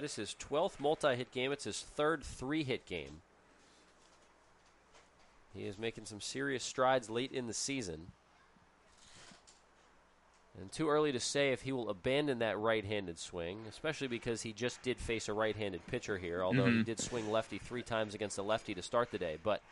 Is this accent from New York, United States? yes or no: no; Philadelphia, Pennsylvania, United States; growing up in the Philly area, watching a lot of Shane Victorino play.